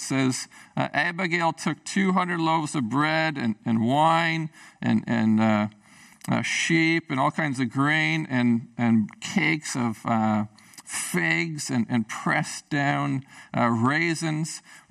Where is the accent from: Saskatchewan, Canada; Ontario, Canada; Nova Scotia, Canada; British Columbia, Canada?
British Columbia, Canada; Prince Rupert; So when I grew up in Prince Rupert as a young person